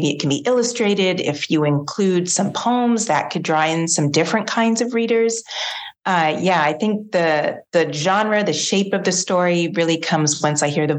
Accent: Ontario, Canada; accent: Canadian; I'm Canadian. You'll probably hear my accent as I'm talking. But I grew up outside of Toronto

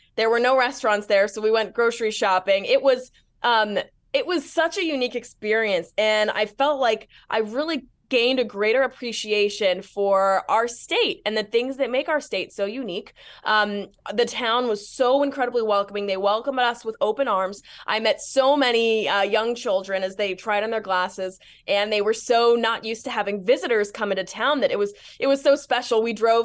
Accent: Alaska, United States; people were so excited to learn that I was from Alaska.

